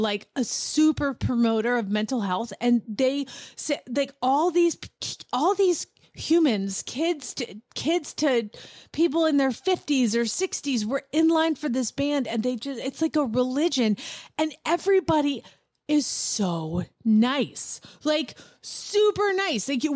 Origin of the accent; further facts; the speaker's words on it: Atlanta, Georgia, United States; But I will tell you, I'm from Atlanta and I've been to concerts.